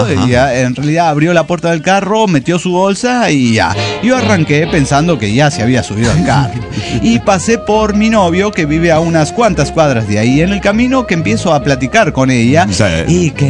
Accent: Mexico City, Mexico; now in Tijuana, Mexico; Yo soy del DF, en realidad, pero estoy aquí en Tijuana.

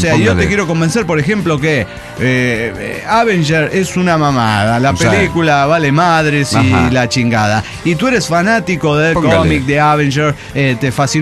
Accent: El Salvador; quiero contarles que soy de El Salvador

